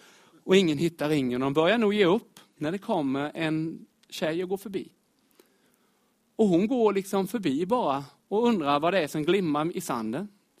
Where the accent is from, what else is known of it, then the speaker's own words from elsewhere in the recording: Myresjö, Jönköping County, Sweden; Jag är uppvuxen utanför Myresjö.